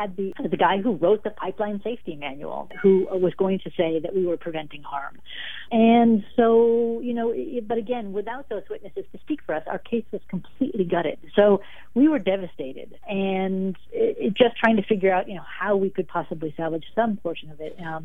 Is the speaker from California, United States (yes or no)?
no; Seattle, Washington, United States; Because, you know, I'm a poet from Seattle.